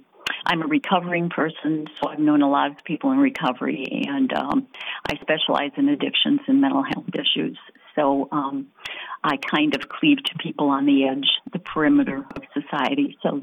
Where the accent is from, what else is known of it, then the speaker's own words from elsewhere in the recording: Trout Creek, Michigan, United States; also born or lived in Ontonagon / Stevenson; I was raised in Trout Creek, Ontonagon, and Stevenson, which are all in the Upper Peninsula. And my mother's family comes from that region generations.